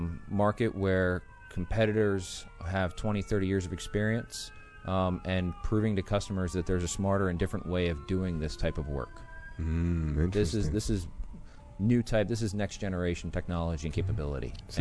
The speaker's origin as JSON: {"language": "English", "town": "Tyrone", "region": "Pennsylvania", "country": "United States", "tie": "born or raised there", "said": "I grew up on a farm outside of Tyrone, Pennsylvania."}